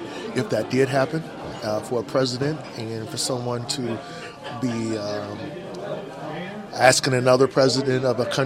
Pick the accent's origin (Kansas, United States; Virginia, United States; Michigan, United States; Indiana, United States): Indiana, United States; Merrillville; I'm from Merrillville, Indiana.